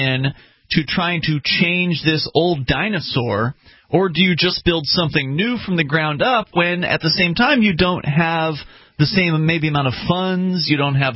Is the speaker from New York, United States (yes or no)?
no; Florida, United States; I'm from Florida. We're all from the South originally.